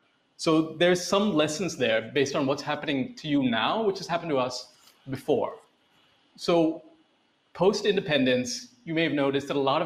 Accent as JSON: {"language": "English", "country": "United States", "tie": "born or raised there", "said": "I grew up in America. I grew up, you know, pledging allegiance to the flag."}